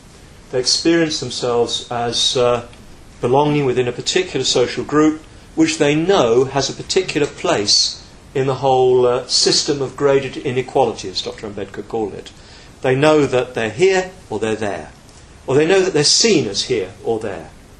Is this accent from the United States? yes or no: no; United Kingdom; well, we Brits, we know something about this. You know, about accent, and you can tell by my accent where I come from